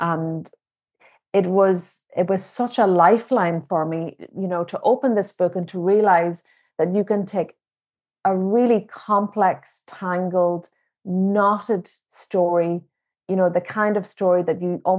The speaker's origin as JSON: {"language": "English", "region": "County Donegal", "country": "Ireland", "first_language": "Irish", "said": "coming from Donegal and also growing up in the Irish language"}